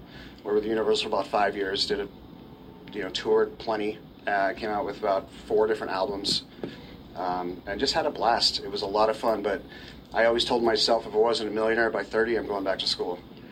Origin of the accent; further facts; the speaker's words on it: Reno, Nevada, United States; I was born and raised in Reno, Nevada, and then I basically went to school there